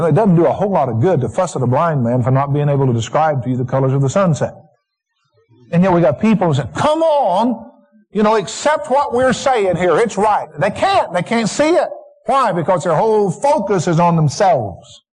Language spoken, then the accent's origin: English; the South, United States; You know, I grew up in the South and, you know, peach orchards and orange groves and stuff like that.